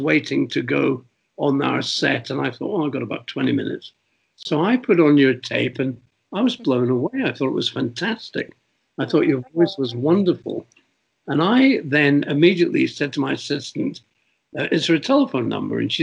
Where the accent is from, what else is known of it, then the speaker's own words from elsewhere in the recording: Windsor, South East England, United Kingdom; I grew up in Windsor.